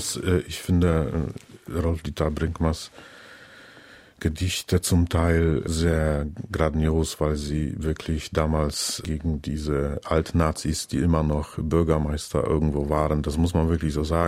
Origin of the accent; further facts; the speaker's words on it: Warmian-Masurian Voivodeship, Poland; Ich möchte in meinen Buchplänen in den nächsten 10, 15 Jahren nur über Masuren schreiben. Also möchte diese Heimat, diese virtuelle Welt weiterhin ausbauen.